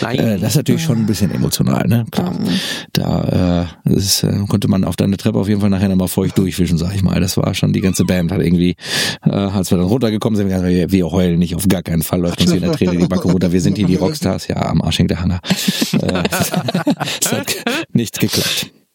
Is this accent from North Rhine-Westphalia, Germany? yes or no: yes; Paderborn, North Rhine-Westphalia, Germany; Ich sage, nee, ich komme aus Paderborn.